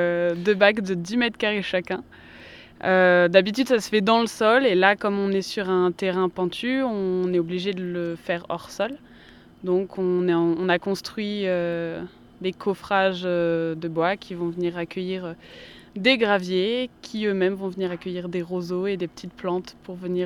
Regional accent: Auvergne-Rhône-Alpes, France; j'ai 22 ans. Je viens de Haute-Savoie, j'ai fait pas mal d'études en région parisienne

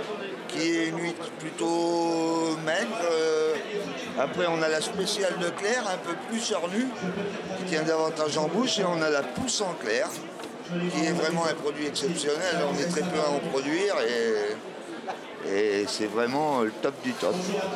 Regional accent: Arvert, Nouvelle-Aquitaine, France; Je viens d'Arvey en Charente-Maritime, dans le 17.

